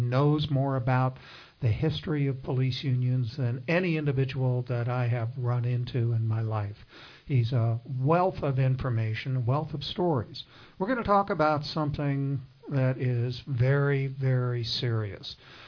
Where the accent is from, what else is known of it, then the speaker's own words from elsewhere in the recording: California, United States; I'm from the anti-Texas. I grew up in Southern California.